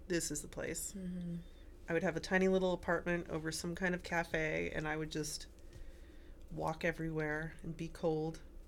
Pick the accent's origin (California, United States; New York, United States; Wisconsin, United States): California, United States; I never realized that that was a passing lane growing up in California.